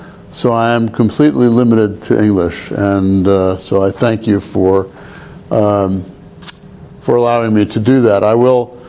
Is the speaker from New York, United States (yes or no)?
yes; New York City, New York, United States; first language Hungarian; English is a second language; now in Finland; I grew up in New York City, and my parents were both Hungarian. And I spoke Hungarian till I was about 5 or 6 years old.